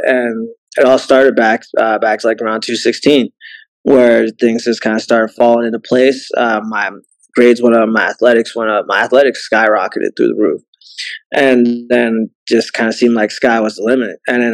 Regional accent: Canton, Ohio, United States; I'm from Canton, Ohio.

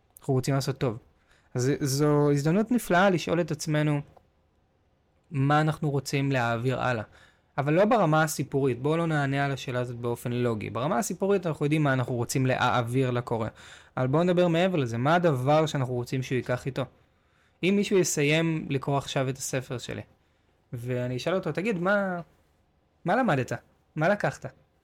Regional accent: Tel Aviv, Tel Aviv District, Israel; כי גדלתי בתל אביב. כשאני אכתוב על העיר, אם אני אכתוב את סיפור חיי, גדלתי בצפון תל אביב

